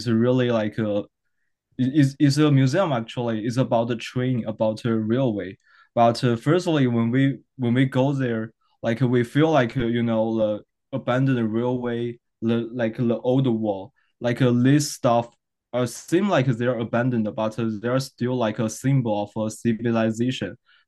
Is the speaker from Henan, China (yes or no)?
yes; Zhengzhou, Henan, China; English is a second language; Originally, I come from China.